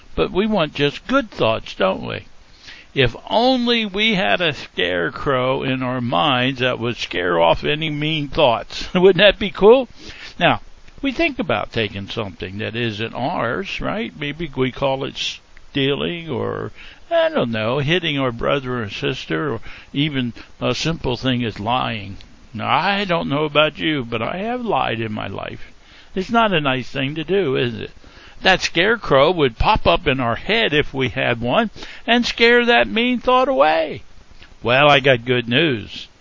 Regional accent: Pennsylvania, United States; when I was growing up in Pennsylvania, we used to see a lot of them.

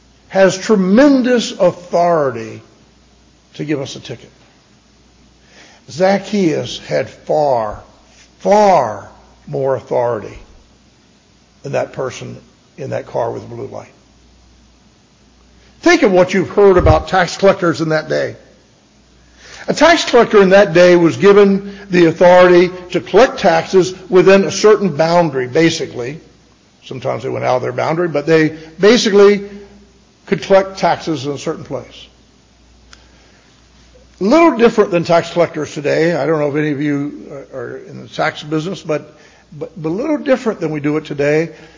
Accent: Tampa, Florida, United States; I know the story the way it was presented to me as I was growing up in Tampa in a Methodist home there.

